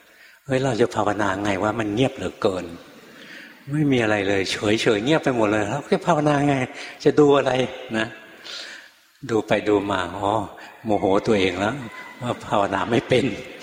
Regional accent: Bangkok, Thailand; หลวงพ่อเนี่ยเป็นคนกรุงเทพเกิดในกรุงเทพเรียนหนังสือที่กรุงเทพทำงานอยู่ในกรุงเทพงั้นอยู่ในกรุงเทพตลอดเลยนะ

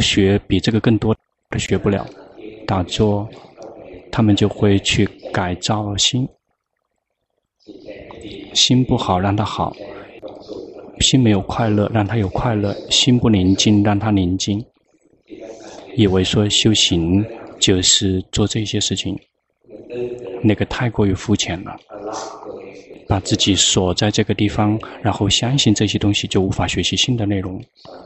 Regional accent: Thailand; 我们泰国人很容易来

